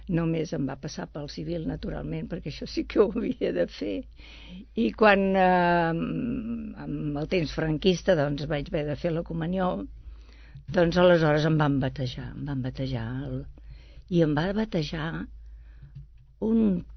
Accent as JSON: {"language": "Catalan", "town": "Sabadell", "region": "Catalonia", "country": "Spain", "tie": "born there", "said": "Jo, vaig néixer a Sabadell. Em sembla que és el barri de Gràcia, que és el carrer Manso."}